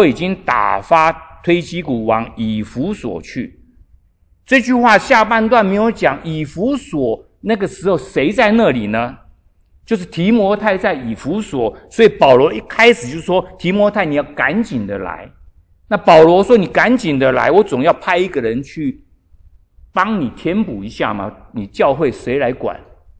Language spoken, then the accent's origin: Chinese; Taiwan; 救援投手在我在小时候在台湾的时候